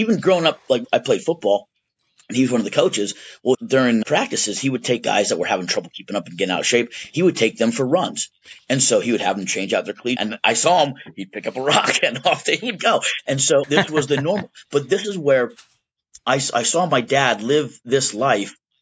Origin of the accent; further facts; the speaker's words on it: Shamokin, Pennsylvania, United States; we grew up in Shamokin, which is a small coal town and a poor coal town. But we lived in this little house, and I could see this mountain.